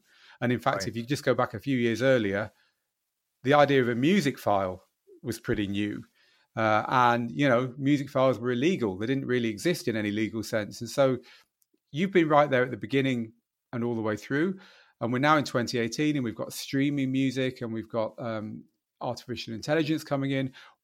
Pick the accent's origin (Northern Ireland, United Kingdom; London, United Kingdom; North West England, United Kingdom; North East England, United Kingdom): North West England, United Kingdom; Manchester; I'm from Manchester